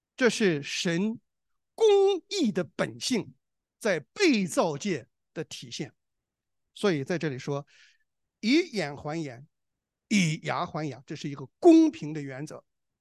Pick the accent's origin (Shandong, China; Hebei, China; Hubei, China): Shandong, China; 我们山东人啊